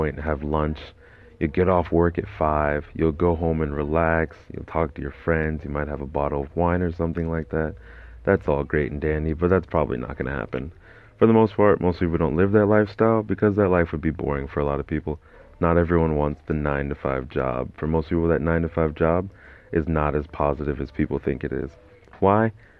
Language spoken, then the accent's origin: English; Japan; when I was growing up in Japan.